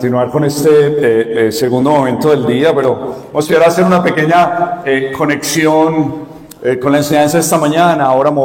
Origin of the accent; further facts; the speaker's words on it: Colombia; now in United States; llegamos huyendo de Colombia a Estados Unidos con $200 en el bolsillo, empezar de nada, viviendo en garajes